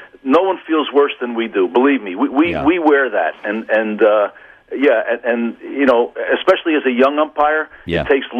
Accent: New Jersey, United States; Well, I grew up in New Jersey, so I was a Yankee fan.

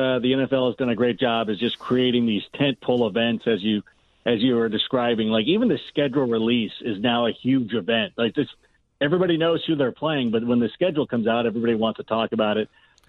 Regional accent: California, United States; also born or lived in Schaumburg, Illinois; I was born in Schaumburg, or it might have been Park Ridge, wherever the Lutheran Hospital is. Grew up here in Southern California

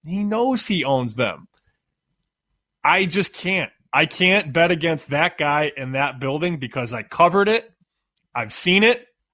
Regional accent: Chicago, Illinois, United States; But you knew, and you and I grew up in Chicago, you knew when Jordan went to the Garden in New York, something special was going to happen.

